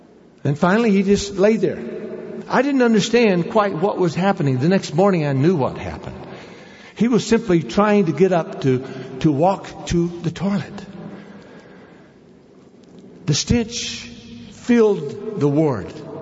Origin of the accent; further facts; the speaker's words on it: United States; they were so upset that I was there as an American.